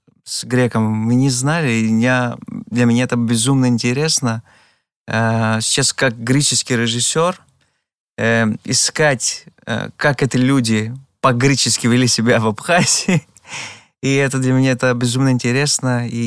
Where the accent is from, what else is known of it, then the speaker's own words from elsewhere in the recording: Greece; now in Russia; я грек, который я родился, жил в Греции, сейчас 5 лет назад приехал в Россию.